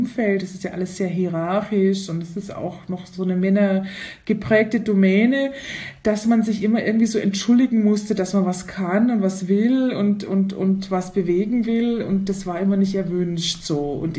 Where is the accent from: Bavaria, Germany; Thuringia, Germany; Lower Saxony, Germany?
Bavaria, Germany; Also ich komme aus der Nähe von München